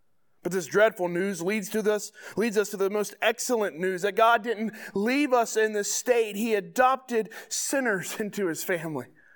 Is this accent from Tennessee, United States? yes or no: no; Georgia, United States; moved away as an adult; also born or lived in Worcester, Massachusetts; Most of you probably know that my family moved here from Massachusetts. We're originally from Georgia, but we moved to Massachusetts after seminary to plant a church in Worcester, Massachusetts.